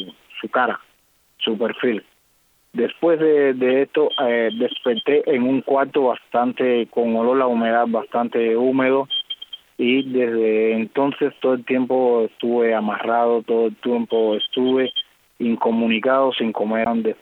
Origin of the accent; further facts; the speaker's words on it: Cuba; soy periodista independiente de Cuba.